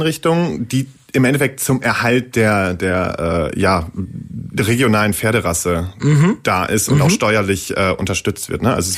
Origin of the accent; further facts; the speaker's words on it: Warendorf, North Rhine-Westphalia, Germany; Also ganz ursprünglich komme ich aus Warendorf, einem kleinen Städtchen bei Münster. Mhm. Da bin ich aufgewachsen